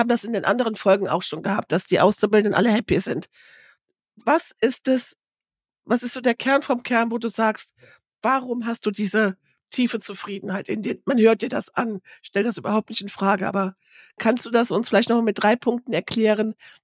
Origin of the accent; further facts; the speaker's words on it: Rhineland, Germany; Du merkst, ich bin Rheinländerin.